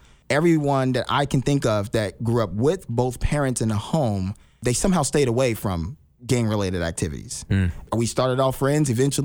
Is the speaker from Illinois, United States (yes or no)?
yes; Chicago, Illinois, United States; And I just mentioned that I grew up Cabrini Green in the West Side of Chicago.